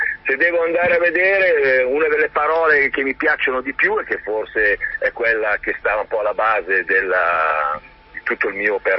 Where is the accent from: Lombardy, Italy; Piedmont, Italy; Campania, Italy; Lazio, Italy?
Lombardy, Italy; il parroco del mio paese, io vivevo in questo paese alle porte di Milano, che veniva a farci l'ora di religione